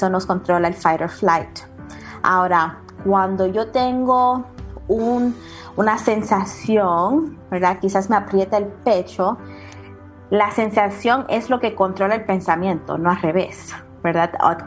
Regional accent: Puerto Rico; now in Texas, United States; soy de Puerto Rico, pues este año cumplo 17 años aquí en Texas

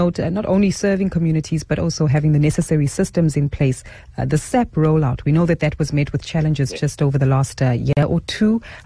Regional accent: South Africa; because I think for us as South African consumers, we tend to ignore that consumers across the world are really under pressure

